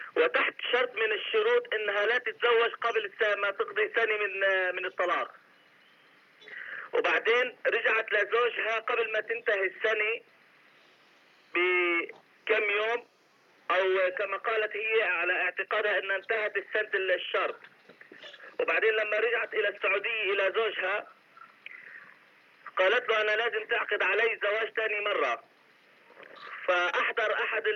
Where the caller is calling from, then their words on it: Portland, United States; من امريكا بتكلم، انه هي تطلب الطلاق، وهون مسجد الصبر، اذا سامع عن مسجد الصبر في بورتلاند